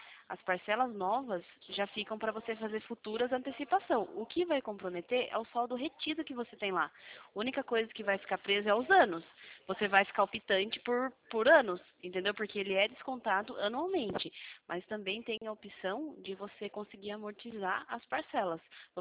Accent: Sorocaba, São Paulo, Brazil; eu sou de Sorocaba.

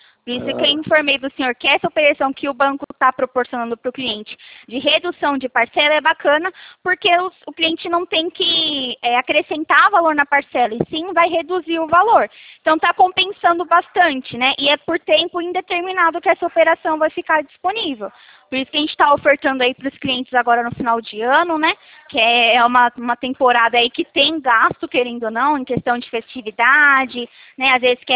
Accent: Araras, São Paulo, Brazil; eu sou aqui de Araras.

